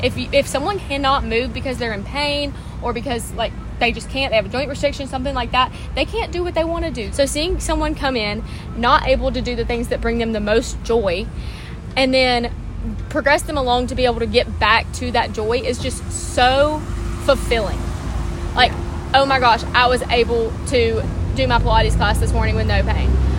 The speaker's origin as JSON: {"language": "English", "town": "Tuscaloosa", "region": "Alabama", "country": "United States", "said": "I'm from Tuscaloosa. Roll Tide."}